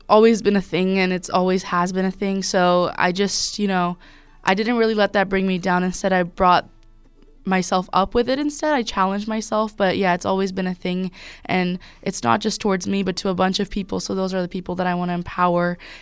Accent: Nepal; I'm a refugee from Nepal, and I was kind of bullied my whole life for facial appearances or the way I looked or the way I sound.

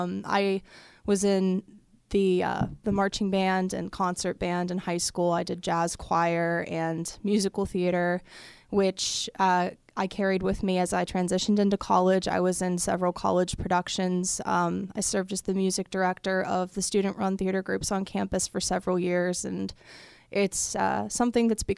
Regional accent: Vandergrift, Pennsylvania, United States; Well, I grew up in Vandergrift, Pennsylvania. I went to school at St. Vincent College, which is in La Trobe.

